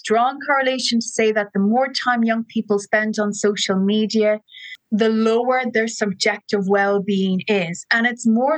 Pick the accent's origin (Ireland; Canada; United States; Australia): Ireland; growing up in Catholic Ireland